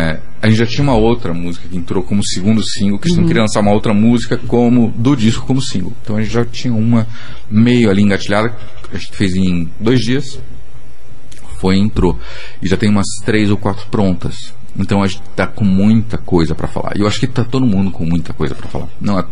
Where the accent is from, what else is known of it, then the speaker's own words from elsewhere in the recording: Curitiba, Paraná, Brazil; a gente é de Curitiba